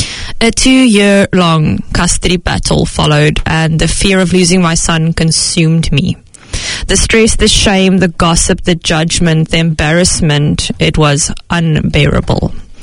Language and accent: English; Cape Town, Western Cape, South Africa; born there; I was born in Cape Town, South Africa, into a family that looked good from the outside, but was a bit chaotic on the inside.